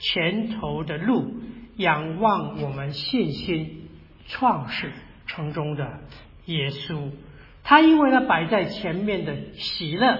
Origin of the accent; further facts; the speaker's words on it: Taiwan; 因为我从台湾过来嘛，我很注意台湾的新闻了。